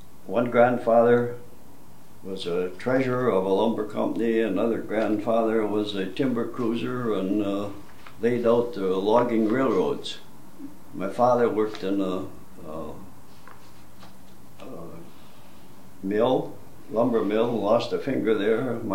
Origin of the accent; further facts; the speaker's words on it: Peshtigo, Wisconsin, United States; they made the first laminated wood arches in my hometown of Peshtigo.